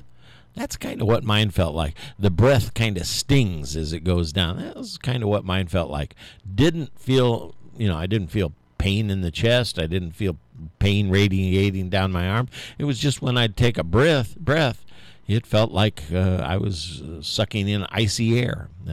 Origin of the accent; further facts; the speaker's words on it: Indiana, United States; People in Indiana had no idea what to do when it got frozen out. We knew what to do when it snowed, though.